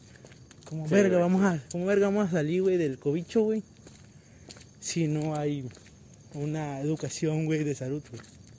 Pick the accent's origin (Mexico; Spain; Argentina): Mexico; Pues como saben, güey, somos de México.